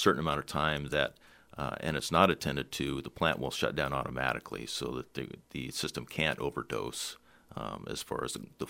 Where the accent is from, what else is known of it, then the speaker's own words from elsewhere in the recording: Petersburg, United States; I grew up in Petersburg and I graduated at Petersburg High School in 1985, so my entire youth was spent without fluoride.